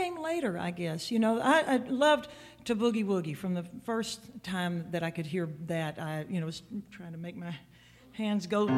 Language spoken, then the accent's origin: English; Louisiana, United States; I came kind of late to considering that I grew up in Louisiana, but his stuff wasn't really available to us readily in the country